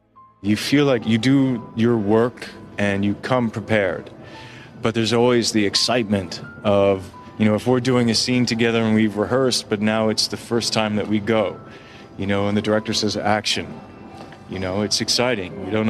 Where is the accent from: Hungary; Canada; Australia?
Canada; Toronto, Ontario; moved away as an adult; now in Los Angeles, United States; because I grew up in Canada and Toronto